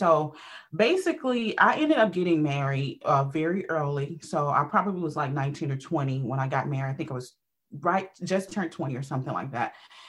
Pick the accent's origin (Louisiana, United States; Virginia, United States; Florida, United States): Louisiana, United States; So I was raised originally from Louisiana, right?